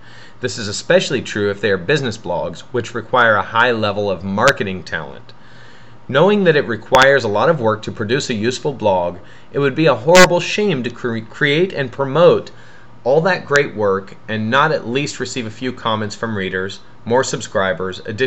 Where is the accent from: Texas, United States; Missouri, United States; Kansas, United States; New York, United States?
Kansas, United States; I promise that although I am from Kansas